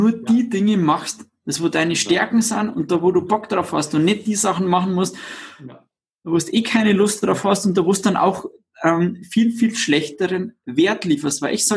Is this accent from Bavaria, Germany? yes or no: yes; Bavaria, Germany; Ja, stimmt, ich bin kein Deutscher, ich bin Bayer.